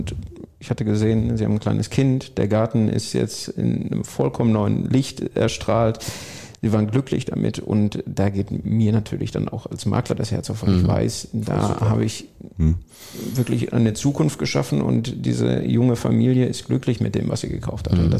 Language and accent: German; Dortmund, North Rhine-Westphalia, Germany; Ich bin in Dortmund aufgewachsen, unser Büro ist in Lünen.